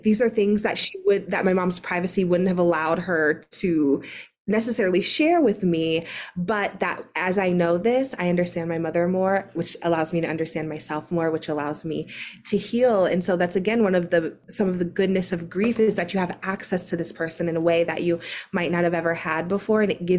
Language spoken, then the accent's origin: English; Ohio, United States; I'm back in Ohio in my hometown.